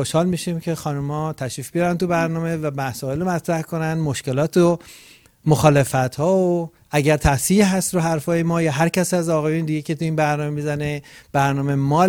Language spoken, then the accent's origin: Persian; Gilan, Iran; accent: Rashti; من فکر می‌کنم شبیه رشتی لهجم.